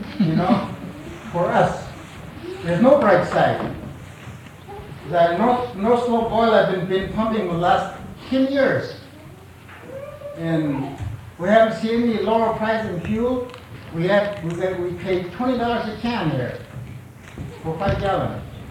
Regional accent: Alaska, United States; And we're from Alaska, and we lived here, and we're going to live here for the rest of our life, and all our younger ones are going to stay here.

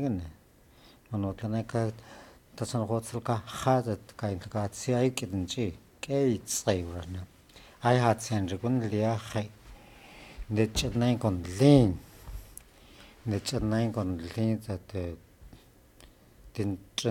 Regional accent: Fort Yukon, Alaska, United States; Fort Yukon.

